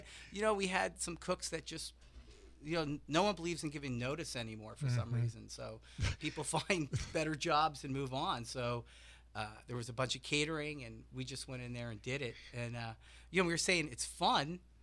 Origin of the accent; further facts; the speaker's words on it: New Jersey, United States; For some reason, growing up in Jersey, whenever we'd go on vacation, he would drive south. I never went north until I was 18, you know, to Boston.